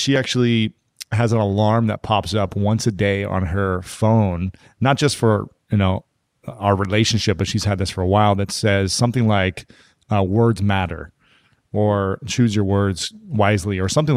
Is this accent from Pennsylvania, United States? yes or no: no; Ohio, United States